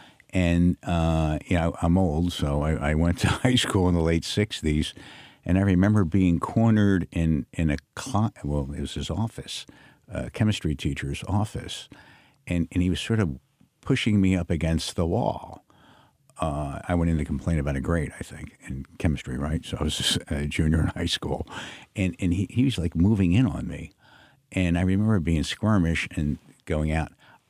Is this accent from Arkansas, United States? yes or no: no; Philadelphia, Pennsylvania, United States; I'm from Philadelphia. And she was a Jewish district attorney.